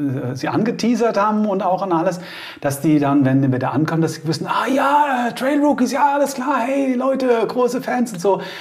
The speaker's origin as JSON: {"language": "German", "town": "Mainz", "region": "Rhineland-Palatinate", "country": "Germany", "tie": "born there", "said": "weil wie gesagt, da so als geborener Mainzer"}